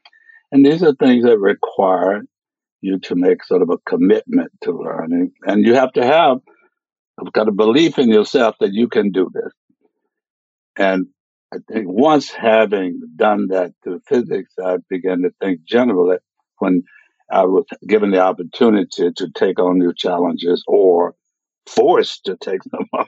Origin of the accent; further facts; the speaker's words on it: Mississippi, United States; Well, I grew up in Mississippi in the early 40s, born in 1938.